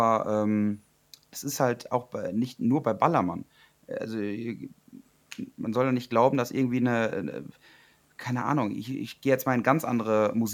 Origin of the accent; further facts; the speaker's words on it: Alme, North Rhine-Westphalia, Germany; in meiner Heimat in Alme. Da, wo ich damals auch meinen Sportunterricht in der Grundschule gemacht habe, wo die Schützenfeste gefeiert werden, wo ich mich auch beim Fußball umziehe.